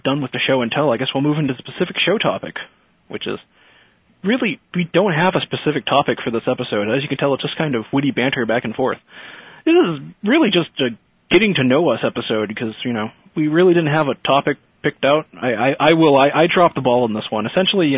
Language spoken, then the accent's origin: English; Boston, Massachusetts, United States; A little about me. I'm from Boston.